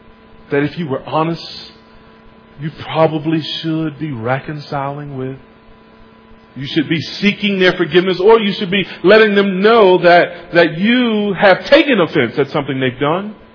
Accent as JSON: {"language": "English", "country": "United States", "said": "so I expected the difficulty around what bacon really was as an American."}